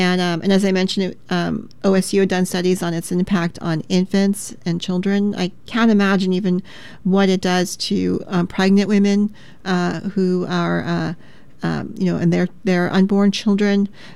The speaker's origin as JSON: {"language": "English", "town": "Tri-Cities", "region": "Washington", "country": "United States", "tie": "born or raised there", "said": "I grew up actually in Eastern Washington in the Tri-Cities, and of course it's desert there, you know, sagebrush and some grasses"}